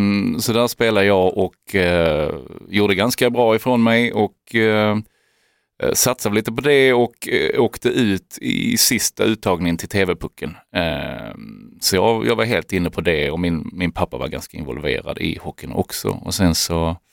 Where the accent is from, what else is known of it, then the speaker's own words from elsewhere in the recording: Glumslöv, Skåne, Sweden; Just när vi växte upp i Glumslöv också kan jag ju nämna